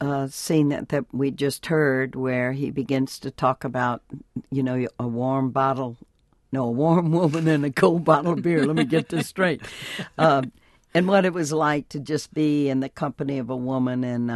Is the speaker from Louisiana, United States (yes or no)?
yes; Louisiana, United States; Spiritual rigors? I'm Cajun. I come from Louisiana.